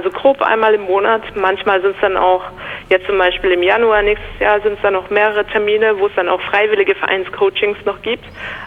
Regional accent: Pforzheim, Baden-Württemberg, Germany; ich bin ja eigentlich Badenserin. Ich komme ursprünglich ja aus Pforzheim, habe dann in Esslingen auch studiert und in Stuttgart gearbeitet

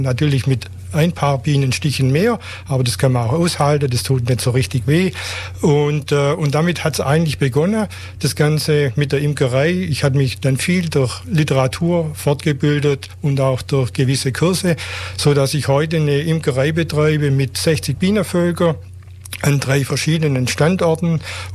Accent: Munderkingen, Baden-Württemberg, Germany; ich komme aus Munderkinge, bin dort lebe dort seit 54 Jahren

